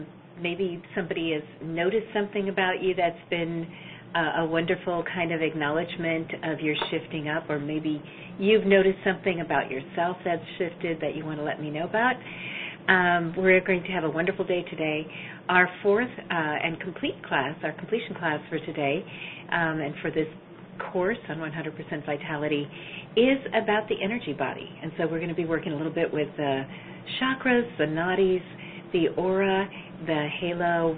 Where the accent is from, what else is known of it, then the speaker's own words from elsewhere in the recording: Minnesota, United States; I grew up in Minnesota. I was a Minnesotan.